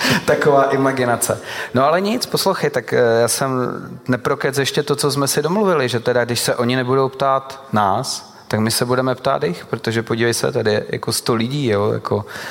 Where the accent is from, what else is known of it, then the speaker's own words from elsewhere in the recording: Moravia, Czechia; ale já jsem Moravák, víš?